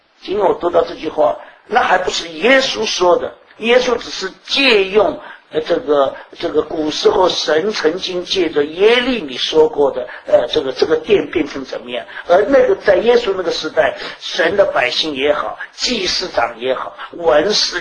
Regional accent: Yunnan, China; 我们云南人讲说，这个人讲话很飘啊。

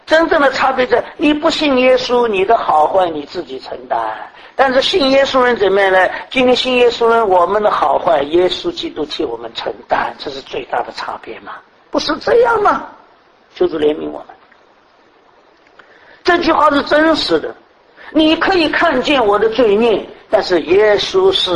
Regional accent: Shanghai, China; 我们上海人说：“拉犁头的儿子自己的好。”

